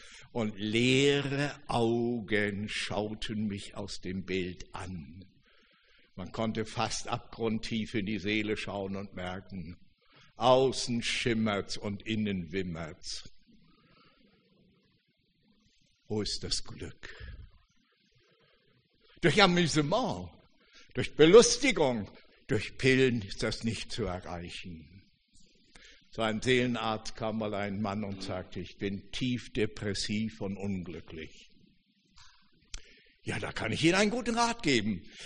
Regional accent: Northern Germany, Germany; Nur eines, ich bin Norddeutscher, bei uns ist das weniger ausgeprägt.

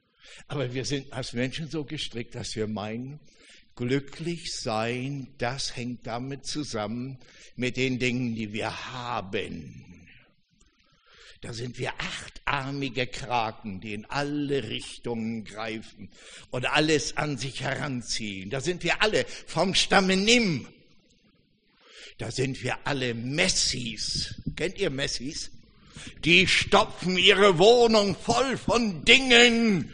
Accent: Northern Germany, Germany; Nur eines, ich bin Norddeutscher, bei uns ist das weniger ausgeprägt.

